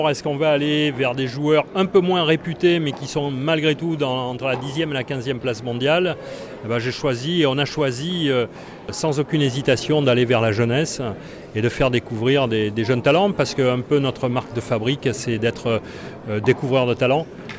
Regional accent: Marseille, Provence-Alpes-Côte d'Azur, France; c'est Marseille. Je suis Marseillais.

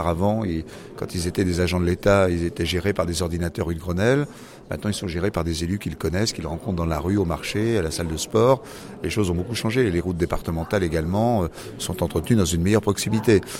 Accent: Nouvelle-Aquitaine, France; Nous sommes des Girondins, nous pensons que ce qu'on fait de bien, on le fait sur le terrain.

